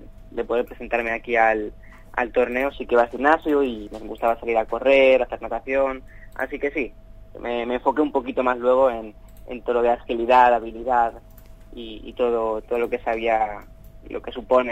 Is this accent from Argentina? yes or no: yes; Mar del Plata, Buenos Aires Province, Argentina; now in Valencia, Spain; nací en Argentina y viví una parte de mi vida no muy extensa, pero estuvimos viviendo en Mar del Plata. Ajá. Y ahí, bueno, después de todo el corralito, con mi familia decidieron ellos venir para aquí, para Valencia, porque yo vivo aquí en Valencia.